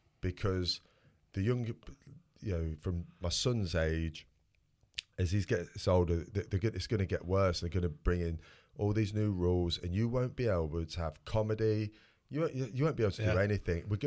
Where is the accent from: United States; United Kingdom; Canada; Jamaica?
United Kingdom; England; It's part of being English.